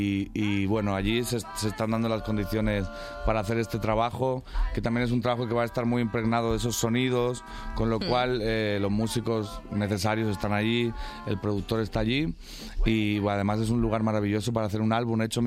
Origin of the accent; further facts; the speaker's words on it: Murcia, Region of Murcia, Spain; now in Madrid, Spain; Para mí más que soy de Murcia, imagínate el frío que estoy pasando aquí en Madrid estos días.